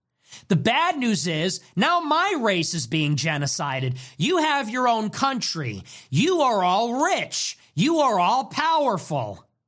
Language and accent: English; United States; I'm American.